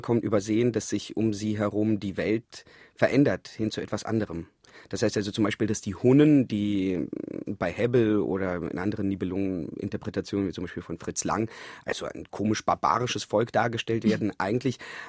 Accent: Kazakhstan; now in Germany; ich bin in Kasachstan aufgewachsen und das war ja so ein großer Melting Pot, wo ja nicht nur Russen und Russendeutsche gelebt haben, sondern auch Kasachen, Koreaner, Chinesen, alles Mögliche.

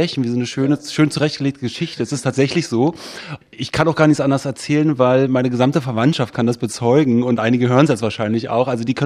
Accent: Potsdam, Brandenburg, Germany; Ich bin in Potsdam geboren, ich bin auch in Potsdam zur Schule gegangen, ich bin aber Geltor.

